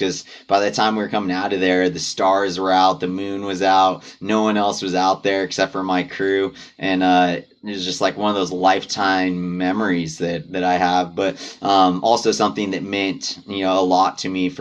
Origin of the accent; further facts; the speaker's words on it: Big Bear, California, United States; because I grew up in Big Bear in Southern California